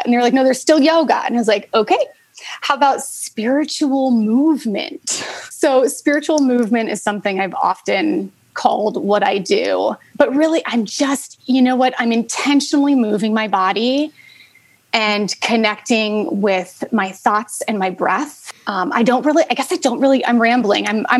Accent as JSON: {"language": "English", "region": "Ohio", "country": "United States", "tie": "born there", "lives_now": "Boston, United States", "said": "I'm in the Boston area. Right. I'm in New England. And so I think I've been here a couple of decades. I was born in Ohio, which was a very different climate"}